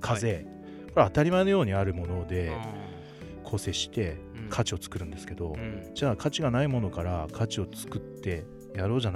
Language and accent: Japanese; Yamanashi, Japan; 自分山梨県出身なんですけど